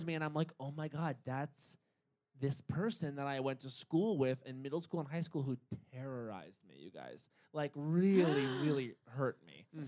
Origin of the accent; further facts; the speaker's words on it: New York, United States; Really, I'm from Long Island, so it's true trash, hon.